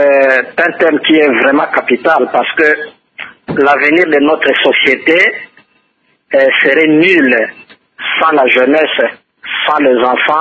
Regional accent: DR Congo; chez nous en République démocratique du Congo

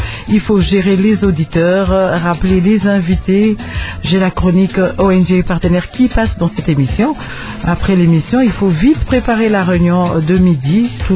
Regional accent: Lubumbashi, Haut-Katanga, DR Congo; Voilà pourquoi certains collègues m'appellent … J'ai grandi au Katanga, plus précisément à Lubumbashi. J'ai fait mes études primaires et secondaires à l'Institut Madini.

